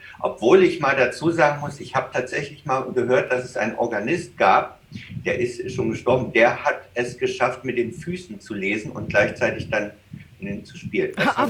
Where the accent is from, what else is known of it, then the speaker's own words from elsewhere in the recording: Chemnitz, Saxony, Germany; Also ich komme aus Chemnitz ursprünglich, das liegt am Fuß des Erzgebirges und das ist ja so eine Klöppel-Handwerksregion früher gewesen